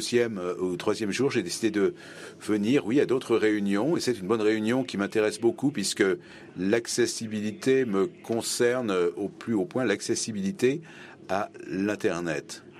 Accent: Pakistan; Bonjour, je suis du Pakistan … Et en effet, je suis un nouveau venu, je suis un boursier, un fellow de l'ICANN, et je travaille au Pakistan

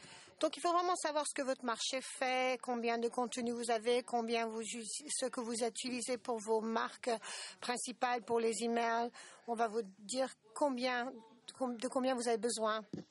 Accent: Senegal; Je suis du Sénégal.

